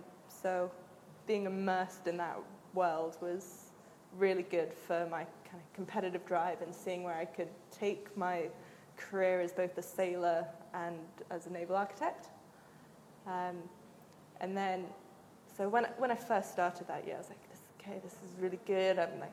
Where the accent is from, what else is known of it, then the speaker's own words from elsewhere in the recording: Bermuda; Yep, I'm from Bermuda. I was born and raised there. I left for boarding school and university, but still my home, always will be.